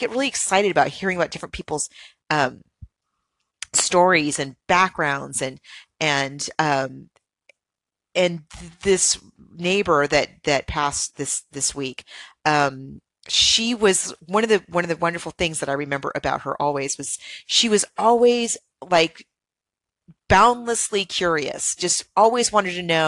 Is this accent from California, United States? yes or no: yes; San Diego, California, United States; I'm so grateful to be in San Diego, which is my hometown where I grew up